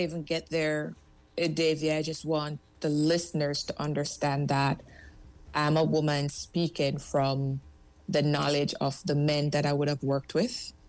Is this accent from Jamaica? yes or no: yes; Jamaica; the blessing of being a Jamaican or maybe a Caribbean person is our level of resilience.